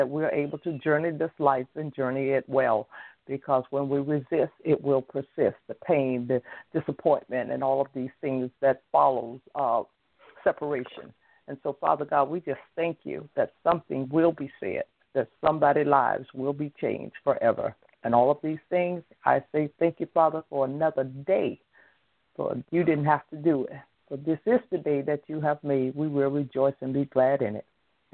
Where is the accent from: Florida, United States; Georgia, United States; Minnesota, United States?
Florida, United States; You know, I'm from South Florida, Dr. Fletcher. I move up here to Central Florida.